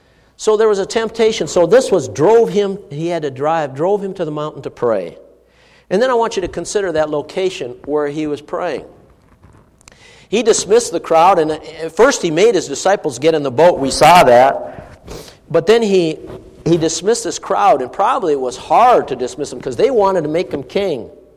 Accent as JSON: {"language": "English", "town": "Duluth", "region": "Minnesota", "country": "United States", "tie": "born or raised there", "said": "When I grew up in Duluth, Minnesota, I didn't grow up in the mountains of Colorado."}